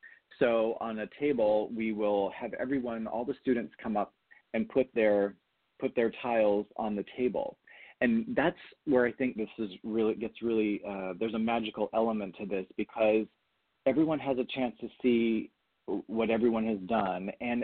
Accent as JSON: {"language": "English", "region": "California", "country": "United States", "tie": "born or raised there", "moved": "as an adult", "lives_now": "Orlando, United States", "said": "I grew up in California, and I came out here after I got my bachelor's degree in 1994."}